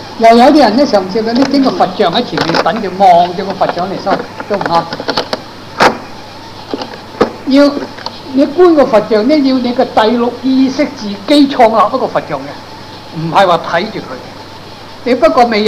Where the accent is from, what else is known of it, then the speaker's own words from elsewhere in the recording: China; 咁我哋中国人，我想都系中国人咁样，会唔会系参样嘅呢？